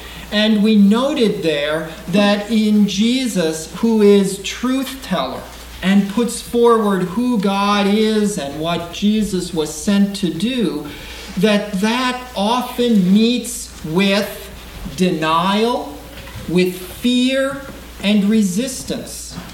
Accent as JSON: {"language": "English", "town": "Saskatoon", "region": "Saskatchewan", "country": "Canada", "said": "I'm from Saskatoon, Saskatchewan, Canada."}